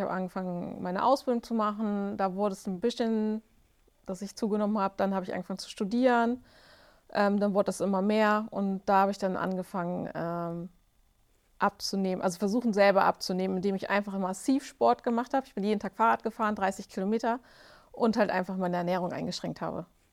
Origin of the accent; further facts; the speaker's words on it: Kirchlinteln, Lower Saxony, Germany; Ich komme aus Kirchlinteln. Das ist in der Nähe von Verden-Aller. Bei Bremen, Hamburg liegt das so in der Mitte. Bin 40 Jahre alt